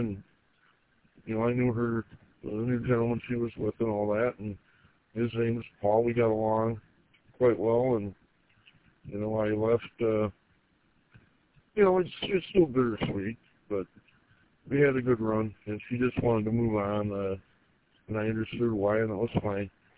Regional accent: Gaylord, Michigan, United States; also born or lived in Grand Rapids; now in Indian River, United States; I was born in Grand Rapids and I was raised in Gaylord. Right now I work in Petoskey and live in Indian River.

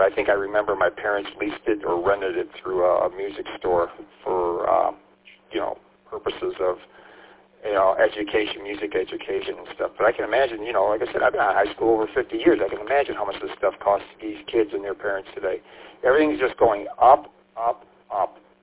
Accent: St. Clair Shores, Michigan, United States; in St. Clair Shores, my hometown, a hockey supply hardware store kind of a thing.

